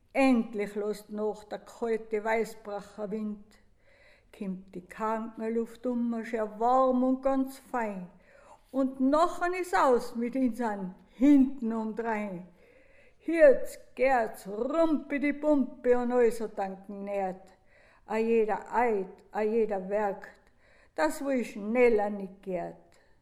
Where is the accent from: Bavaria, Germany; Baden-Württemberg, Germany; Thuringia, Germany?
Bavaria, Germany; was mir halt so einfällt, als Bayerin, da kommt man die allerhand hinter.